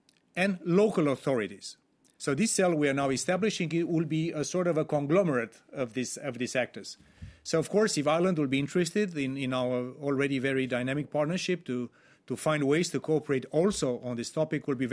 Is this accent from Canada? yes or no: no; Romania; my country, my home country of Romania